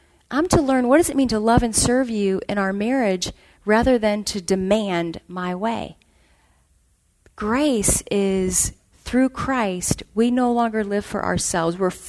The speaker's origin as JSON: {"language": "English", "town": "St. Louis", "region": "Missouri", "country": "United States", "said": "Although I'm from St. Louis, and our humidity is pretty bad there, too."}